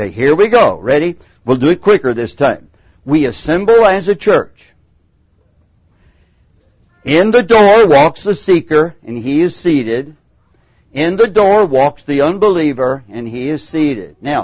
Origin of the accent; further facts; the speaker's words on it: Texas, United States; My accent may betray I'm a Texan and not a Greek.